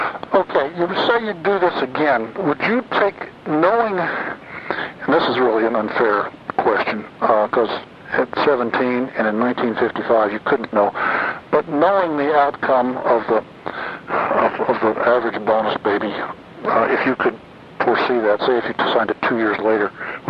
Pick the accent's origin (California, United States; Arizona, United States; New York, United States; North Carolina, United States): California, United States; Los Altos; I grew up in Los Altos, and I was living there when the Giants moved west.